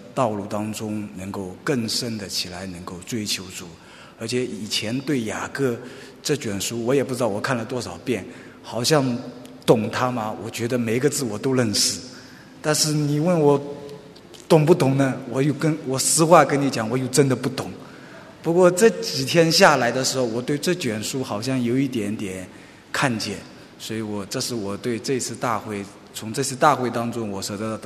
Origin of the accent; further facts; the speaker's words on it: Zhejiang, China; 弟兄姐妹平安，好，我是来自浙江的，第一次来